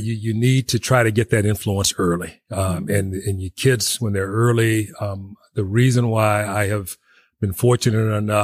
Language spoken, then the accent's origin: English; Tyler, Texas, United States; big on the enjoyment of just being a kid growing up in Tyler.